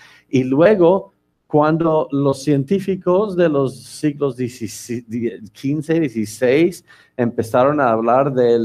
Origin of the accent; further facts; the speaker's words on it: United States; born there; Spanish is a second language; Yo soy norteamericano por nacimiento, yo creo que se nota, ¿no?